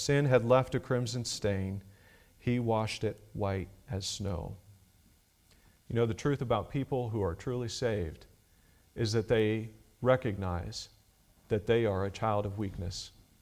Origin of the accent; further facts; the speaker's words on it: Ohio, United States; If you go up to Lake Erie, I grew up some near Lake Erie